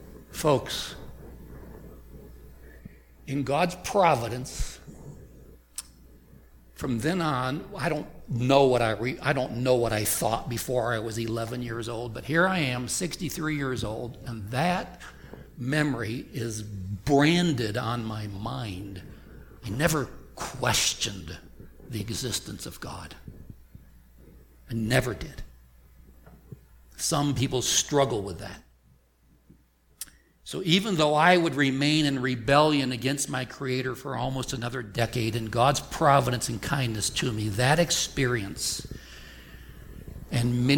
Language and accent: English; Wyoming, United States; When I was a young boy growing up in Wyoming, I was one of the five people who was not a cowboy.